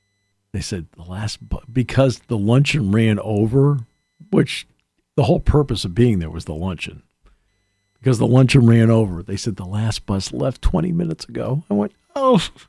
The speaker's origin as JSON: {"language": "English", "region": "New England", "country": "United States", "tie": "born or raised there", "said": "it helps that maybe that curiosity was fueled by growing up in New England"}